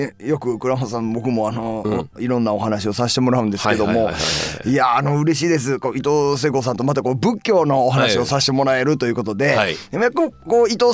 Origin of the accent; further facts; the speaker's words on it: Nara, Japan; ちょっと僕あの奈良県出身なんですよ。